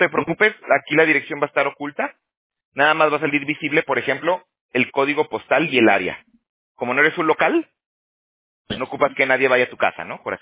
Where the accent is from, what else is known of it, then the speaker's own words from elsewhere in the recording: Aguascalientes, Mexico; also born or lived in Toronto, Canada; now in California, United States; yo también soy de México, pero yo me salí hace, pues ya que van, 13 años. Yo soy de Aguascalientes. Pero primero me fui para Toronto. Estuve en Toronto un tiempo ahí sí. trabajando en el roofing, en los aluminios, y luego me vine para acá, para California, sí. tengo ya aquí 6 años